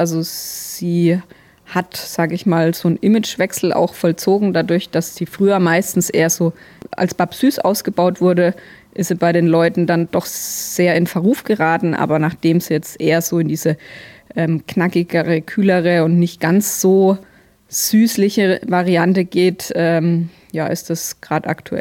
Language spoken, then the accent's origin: German; Bavaria, Germany; als typischer Franke natürlich